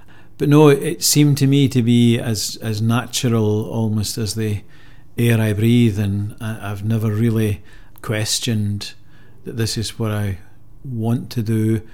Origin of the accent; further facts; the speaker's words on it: Girvan, Scotland, United Kingdom; they decided we would stay in Girvan. So I was brought up in Girvan, went to school in Girvan, primary school and then secondary school. So that's where I come from.